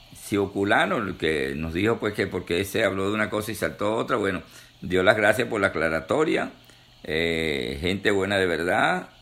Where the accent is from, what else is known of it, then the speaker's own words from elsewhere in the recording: Venezuela; now in United States; tú eres venezolano, yo soy venezolano, estamos fuera, mucha gente dice, no, usted está en los Estados Unidos viviendo